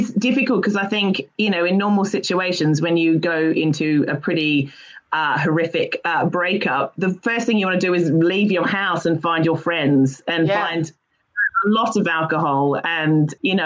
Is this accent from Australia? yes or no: yes; Australia; now in London, United Kingdom; As an Aussie in London, I have like friends 24/7.